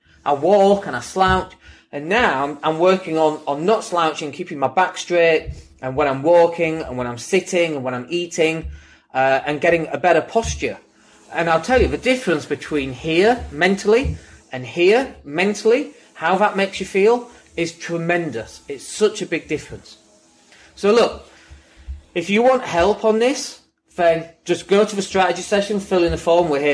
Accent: Leeds, Yorkshire and the Humber, United Kingdom; I'm from Leeds anyway.

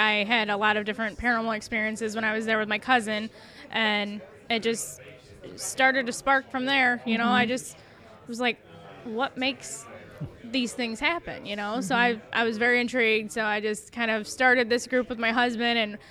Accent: Ireland; I would have to choose Lemp Castle in Ireland.

